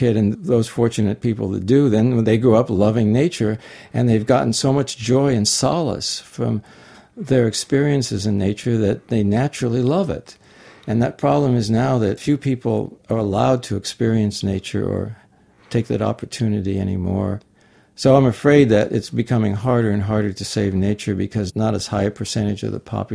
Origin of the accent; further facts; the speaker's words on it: San Diego, California, United States; And I grew up in San Diego and went into the canyons of San Diego.